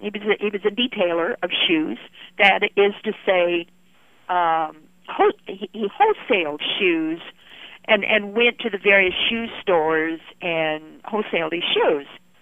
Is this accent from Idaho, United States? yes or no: yes; Idaho, United States; I come originally from Idaho, so we're good Idahoans.